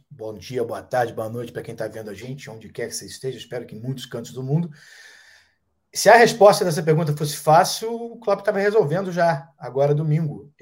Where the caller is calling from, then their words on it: Lindfield, South East England, United Kingdom; Eu falo dos arredores de Londres, da idílica e bucólica Sussex, a vila, a aldeia de Lindfield.